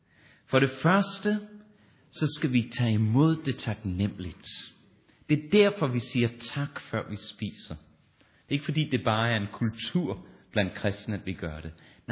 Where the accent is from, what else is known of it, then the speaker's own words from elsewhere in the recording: Australia; Jeg er opvokset i Australien på en skole, som havde en anglikansk kirke